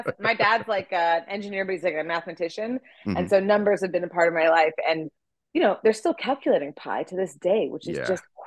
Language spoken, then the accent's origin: English; Canada; also born or lived in Nigeria / Korea / France; now in Los Angeles, United States; And I was born in Nigeria. I grew up in Canada. I lived in Korea for a while and in France for a while. And now I make my home here in sunny Los Angeles, California, United States of America. Just recently became a citizen.